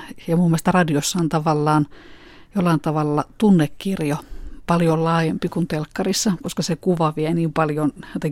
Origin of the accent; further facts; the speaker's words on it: Kymenlaakso, Finland; Mä oon aika semmoinen kotiseuturakas ihminen. Oon Kymenlaaksosta kotoisin